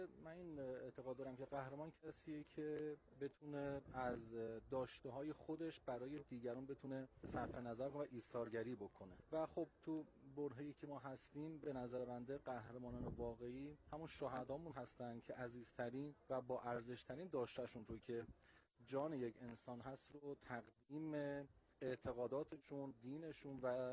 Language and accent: Persian; Iran; من به عنوان یک ایرانی